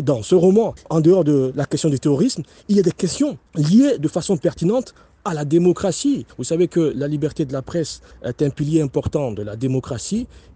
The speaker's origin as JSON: {"language": "French", "country": "Côte d’Ivoire", "said": "Pour avoir fait la Côte d'Ivoire en tant qu'Ivoirien"}